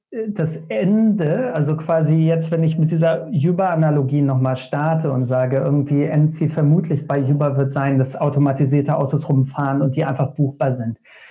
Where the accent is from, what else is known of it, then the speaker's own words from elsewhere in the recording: Lüneburg, Lower Saxony, Germany; irgendwo in der Lüneburger Innenstadt, wo ich herkomme